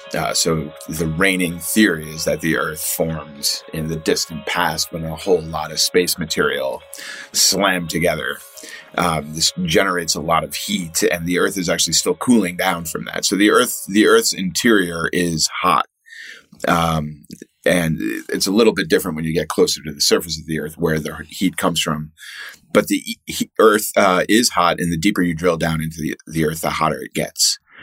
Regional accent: Boston, Massachusetts, United States; born there; also born or lived in Germany; I was originally born in Boston. I've lived in many different places in the U.S., but I came here most immediately from Germany, where I did my PhD.

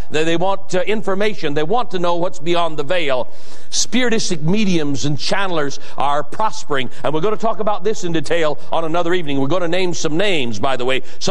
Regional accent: Boise, Idaho, United States; Tonight, ladies and gentlemen, I want to read you a headline from my hometown newspaper. The Idaho Statesman, Boise, Idaho.

